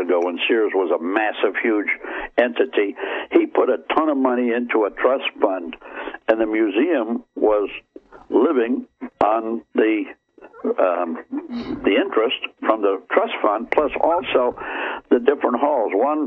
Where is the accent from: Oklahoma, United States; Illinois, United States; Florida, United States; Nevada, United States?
Illinois, United States; Chicago; as born and raised in Chicago, I'm an old Chicago boy